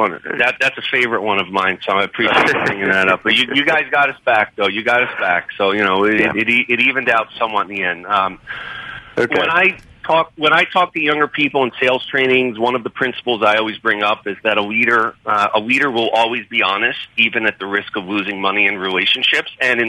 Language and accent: English; New York, United States; Okay, even though I'm from New York, I could always relate to the big unathletic white guy